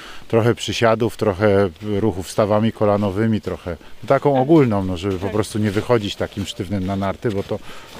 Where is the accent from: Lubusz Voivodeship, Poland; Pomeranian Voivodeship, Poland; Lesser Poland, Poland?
Lesser Poland, Poland; Kraków; bo wszyscy wiedzą, że jestem z Krakowa. Połowa mojej rodziny pochodzi właśnie z gór, z Beskidu Sądeckiego dokładnie.